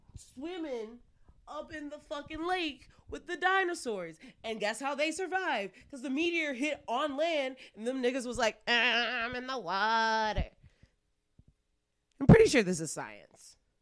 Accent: Detroit, Michigan, United States; Bitch, we're literally from Detroit area.

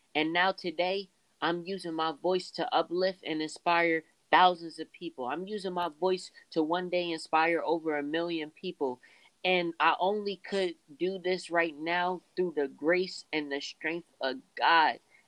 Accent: Philadelphia, Pennsylvania, United States; So yeah, growing up in Philly, I think like it impacted me to know the what needs to be fixed and how we need to even come together. You know, just growing up in Philly

